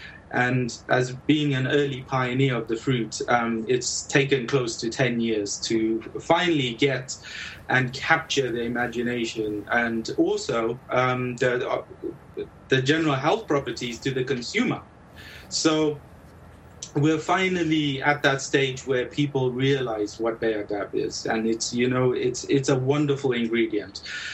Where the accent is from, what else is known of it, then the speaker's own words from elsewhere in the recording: Zambia; And since I was from Zambia and we grew up with baobabs and eating what is known as the cream of tartar